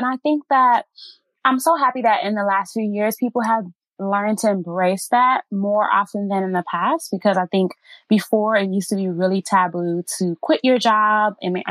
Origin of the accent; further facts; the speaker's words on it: United States; one thing about me is that I'm Nigerian American.